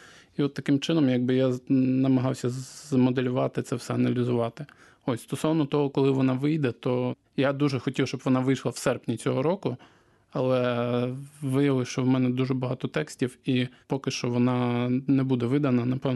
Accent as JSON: {"language": "Ukrainian", "town": "Makiivka", "region": "Donetsk Oblast", "country": "Ukraine", "tie": "born or raised there", "said": "на Донбасі, власне, в моїй рідній Макіївці."}